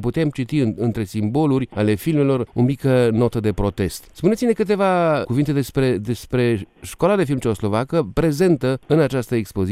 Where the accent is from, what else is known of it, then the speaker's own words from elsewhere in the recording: Cluj-Napoca, Cluj County, Romania; born there; la Cluj, orașul meu natal